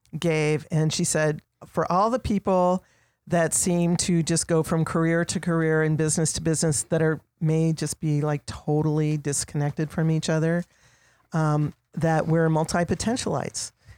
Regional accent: Albuquerque, New Mexico, United States; Well, you know, when I came from Albuquerque, I was not, you know, a country girl.

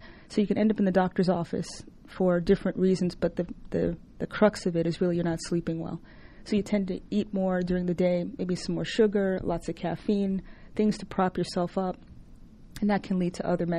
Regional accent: New York, United States; now in Atlanta, United States; I'm initially from New York. That's where I trained. And I moved to Atlanta back in 1998.

